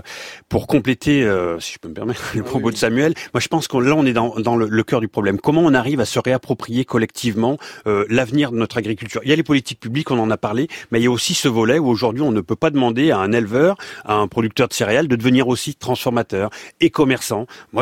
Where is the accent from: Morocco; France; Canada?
France; Saint-Étienne, Auvergne-Rhône-Alpes; Moi je suis de Saint-Etienne